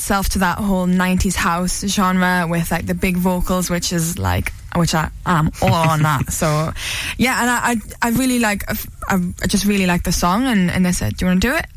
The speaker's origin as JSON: {"language": "English", "town": "Newcastle", "region": "North East England", "country": "United Kingdom", "said": "because I'm from Newcastle"}